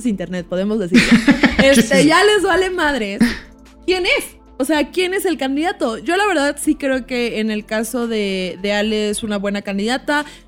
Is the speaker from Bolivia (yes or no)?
no; Mexico City, Mexico; Digo, yo soy de la Ciudad de México.